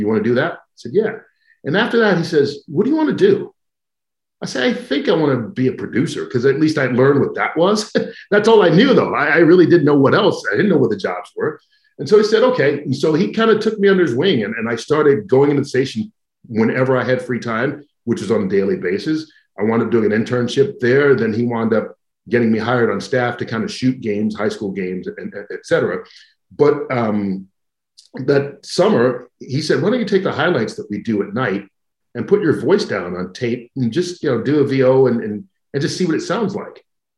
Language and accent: English; Atlanta, Georgia, United States; I'm growing up in Atlanta and I want to go to school in Cedar Rapids, Iowa, at a place that at the time had 1,200 students, which was less than my high school.